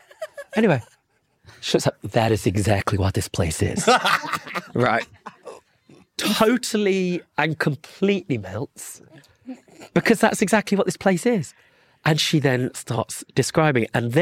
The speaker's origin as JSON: {"language": "English", "town": "Southgate", "region": "London", "country": "United Kingdom", "tie": "born or raised there", "said": "No, I grew up in Southgate."}